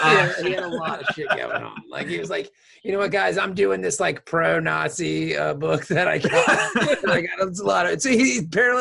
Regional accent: Canada; Thanks, man. I mean, I think being Canadian's pretty rad.

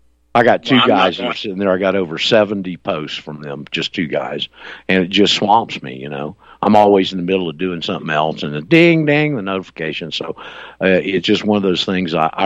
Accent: Panama City, Florida, United States; You know I'm from Panama City, right?

